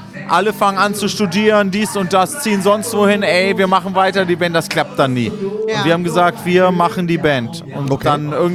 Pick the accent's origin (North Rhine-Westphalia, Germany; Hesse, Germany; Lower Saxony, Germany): Lower Saxony, Germany; Göttingen; wir sind da im Grunde sehr behütet aufgewachsen, weil Göttingen wurde, als wir Kleinkinder waren, über Jahre sozusagen freigeprügelt von Nazis